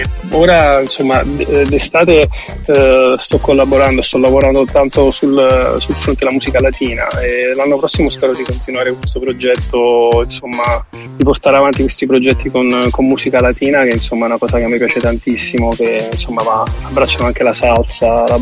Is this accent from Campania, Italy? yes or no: yes; Naples, Campania, Italy; moved away as an adult; now in Siena, Italy; Io sono di Napoli originale, quindi mi ero avvicinato alla scena hip hop napoletana